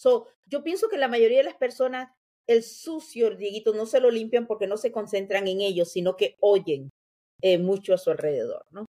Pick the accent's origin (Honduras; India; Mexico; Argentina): Honduras; Tegucigalpa, Francisco Morazán; Pero es que el ambiente en mi país, en Tegucigalpa y eso